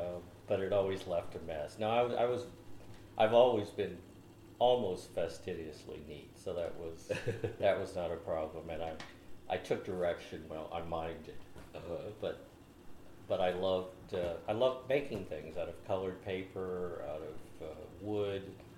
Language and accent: English; Bucyrus, Ohio, United States; I was born on June 17th, 1944. In a very small farm town in central Ohio, Bucyrus, Ohio. But after my mother took me home from the hospital, I spent the next 6.5 years on a farm.